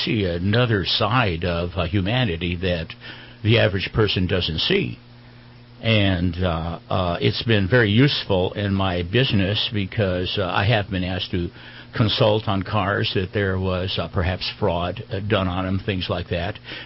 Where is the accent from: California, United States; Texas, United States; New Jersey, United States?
California, United States; Garden Grove; in my teen years, I grew up in Garden Grove. Garden Grove at the time was known as the Hot Rod Center of the United States.